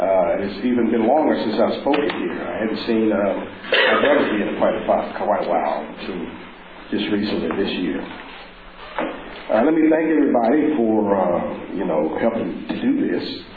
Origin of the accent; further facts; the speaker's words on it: Chattanooga, Tennessee, United States; as a young person growing up in the South and the coming of the civil rights movement, the sit-ins, especially the youth-based wing of the civil rights movement in 1960. And in my case, I was living in Chattanooga, Tennessee, going to a junior high school.